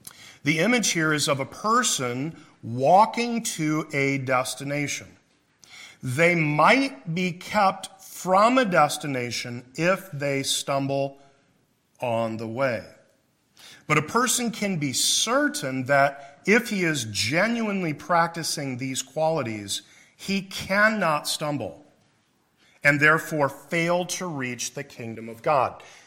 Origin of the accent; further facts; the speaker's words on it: Iowa, United States; I grew up in Iowa, so we didn't have any 5A anywhere in the state. 4A is as high as it gets in Iowa.